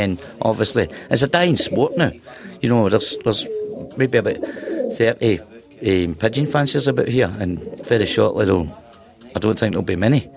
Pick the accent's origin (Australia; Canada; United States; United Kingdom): United Kingdom; Glasgow, Scotland; Yeah, I was actually born in the East End. I was born in Parkhead, and I've stayed here most of my life.